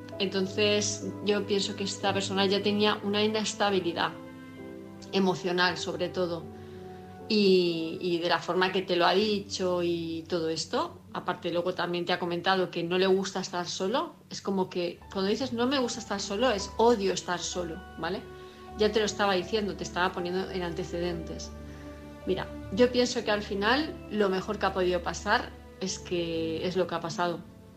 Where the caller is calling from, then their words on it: Palma, Balearic Islands, Spain; de Palma de Mallorca